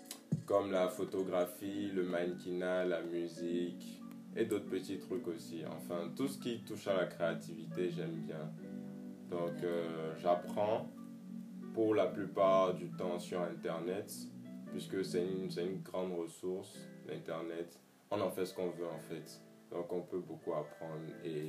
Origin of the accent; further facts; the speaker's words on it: Benin; now in Dakar, Senegal; Je suis béninois.